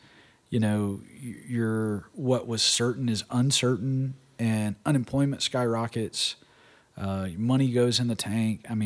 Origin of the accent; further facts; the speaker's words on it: Birmingham, Alabama, United States; We grew up in Birmingham. I say we, my family